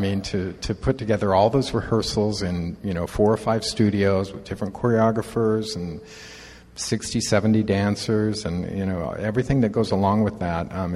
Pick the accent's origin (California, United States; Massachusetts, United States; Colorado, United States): California, United States; San Francisco; born there; I was born here in the Bay Area. My family's here. It's very important for me to be a part of this community.